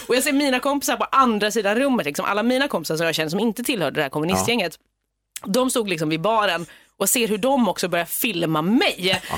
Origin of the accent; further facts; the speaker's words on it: Stockholm, Stockholm County, Sweden; Men här kommer jag, innerstadskid från Stockholm.